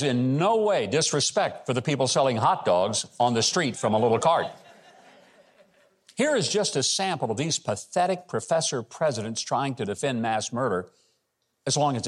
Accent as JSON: {"language": "English", "region": "Arkansas", "country": "United States", "said": "I'm from Arkansas. I can say that."}